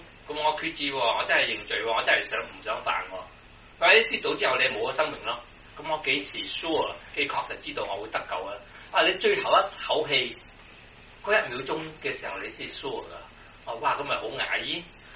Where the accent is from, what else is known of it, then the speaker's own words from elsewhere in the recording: Guangdong, China; 即是我們廣東人說將自己的快樂建立在別人的痛苦上面